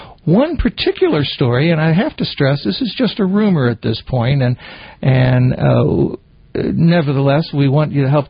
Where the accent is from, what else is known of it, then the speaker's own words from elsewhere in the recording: United States; the United States, I'm an American, of course, and Italy.